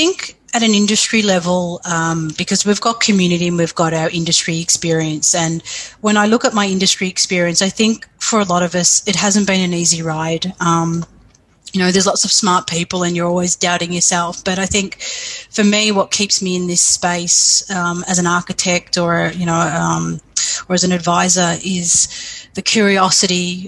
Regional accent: Australia; As an Australian, that was an opportunity of a lifetime.

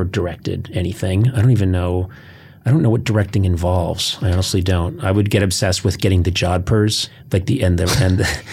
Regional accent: Massachusetts, United States; Yeah, exactly. I'm from Massachusetts as well.

